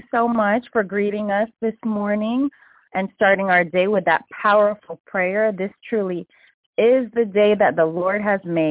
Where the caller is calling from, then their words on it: Snellville, Georgia, United States; and I'm calling from Snellville, Georgia